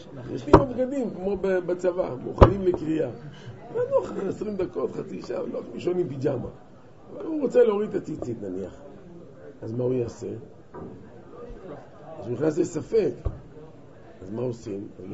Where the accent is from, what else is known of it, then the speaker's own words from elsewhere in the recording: Central District, Israel; born there; now in Jerusalem, Israel; אני נולדתי במרכז אבל עברתי לירושלים